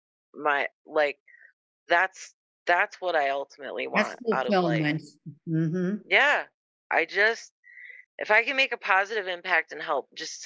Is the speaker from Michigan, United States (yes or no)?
yes; Flint, Michigan, United States; to a blue collar kid growing up in Flint, Michigan, jobs out there in the world that existed to me were things like teaching, being a nurse